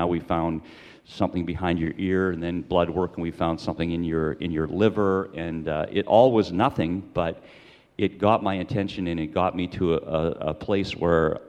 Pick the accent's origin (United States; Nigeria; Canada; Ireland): Canada; North Vancouver, British Columbia; Born and raised in Vancouver, North Vancouver specifically.